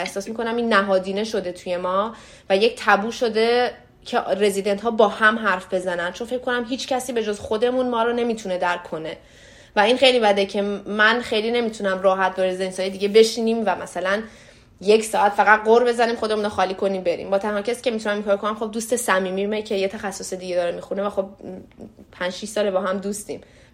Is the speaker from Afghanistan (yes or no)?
no; Iran; به خاطر اینکه من ایرانیم